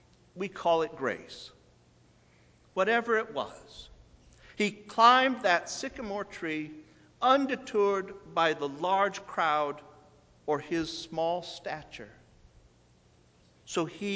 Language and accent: English; Rock Island, Illinois, United States; I learned that song as a child growing up in the First United Presbyterian Church of Rock Island.